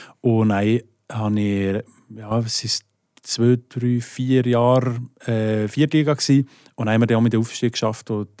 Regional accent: Fribourg, Switzerland; accent: Sensler German; Und ich probiere eigentlich ziemlich fest, meinen Dialekt einfach auch beizubehalten, am Radio oder im Reden, im Alltag. Es gibt sicher das eine oder andere Wort, das ich vielleicht mal anpasse, für verstanden zu kommen. Aber grundsätzlich würde ich schon sagen, dass ich einfach Seiseldeutsch rede.

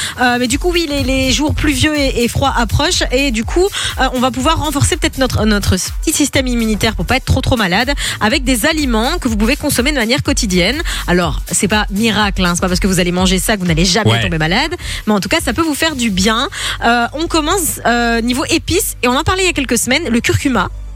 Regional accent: Paris, Île-de-France, France; je viens de Paris, il y a personne qui ressemble à

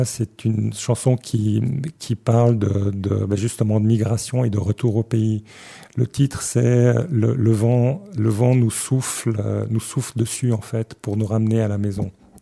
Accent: Geneva, Switzerland; accent: Genevan; je suis Suisse depuis très très longtemps, depuis l'enfance en fait. J'ai grandi à Genève, dans la campagne genevoise. Ça fait très longtemps. Il paraît même, on me dit parfois que j'ai l'accent genevois.

